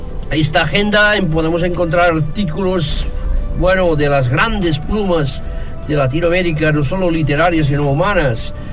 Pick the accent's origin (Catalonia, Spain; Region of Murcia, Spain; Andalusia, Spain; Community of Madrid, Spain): Catalonia, Spain; y que fuimos los españoles, y malas lenguas dicen que era de mi tierra